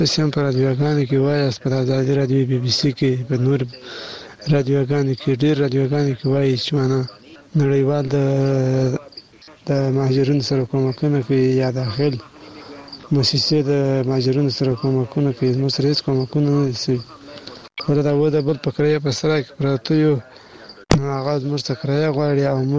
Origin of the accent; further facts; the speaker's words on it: Badghis, Afghanistan; now in Kandahar, Afghanistan; افغان یم د کندهار ولایت څخه تاسو ته میسج جوړ اصلي د بادغیس ولایت باندې مرغاد ولسوالۍ یم خو فلحال اوس په کندهار کې اوسېږم موږ مهاجرین د پاکستان نه راغوښتي یو